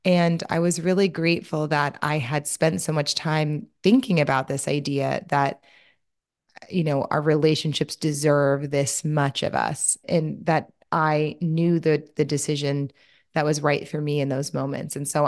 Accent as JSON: {"language": "English", "region": "Louisiana", "country": "United States", "said": "I'm from Louisiana. So my mom does a lobster boil and we cover the table in paper"}